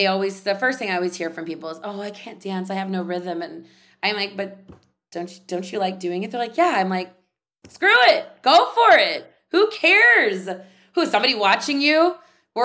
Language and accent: English; San Jose, California, United States; I grew up in San Jose, California.